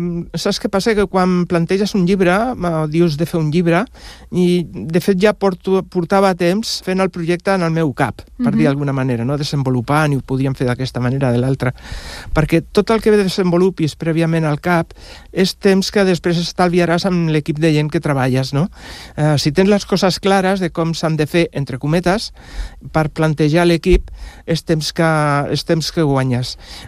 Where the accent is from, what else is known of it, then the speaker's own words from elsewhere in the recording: Badalona, Catalonia, Spain; jo sóc del barri de la Pau, que antigament es deia el barri de la Immaculada. Això fa la tira d'anys, està tocant a Santa Coloma. I quan vaig anar a viure amb la meva dona, me'n vaig anar a viure a Bufalà.